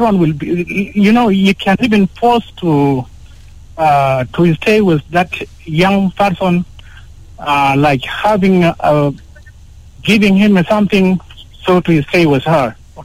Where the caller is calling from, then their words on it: Akobo, Jonglei, South Sudan; from Akoba.